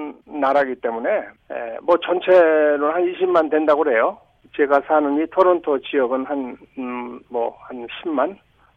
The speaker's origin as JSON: {"language": "Korean", "country": "South Korea", "said": "전 남한 출신입니다."}